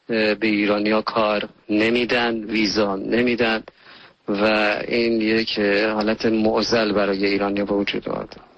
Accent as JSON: {"language": "Persian", "region": "Kurdistan", "country": "Iran", "said": "من یه خواننده هستم که از کردستان اومدم به سمت دبی."}